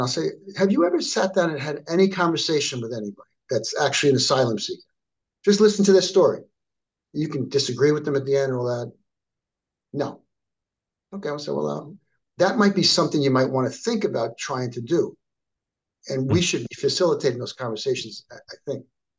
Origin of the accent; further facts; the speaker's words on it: New York, United States; I can't say what I learned as a kid growing up on Long Island is true.